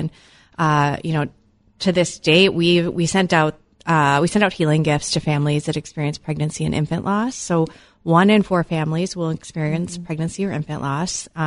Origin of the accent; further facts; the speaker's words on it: Fargo, North Dakota, United States; I'm from the Fargo area.